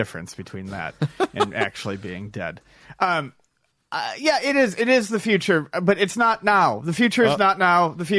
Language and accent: English; Buffalo, New York, United States; I grew up in Buffalo, and Niagara Falls Boulevard is just full of those little motels